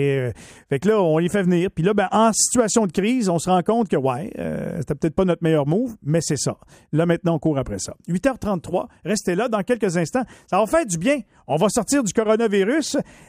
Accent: Quebec, Canada; c'est bien mieux de les faire par eux autres en Chine que chez nous au Québec

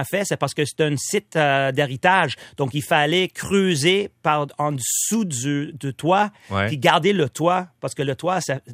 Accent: Montreal, Quebec, Canada; C'est super excitant pour un gars de Montréal faire partie d'un groupe

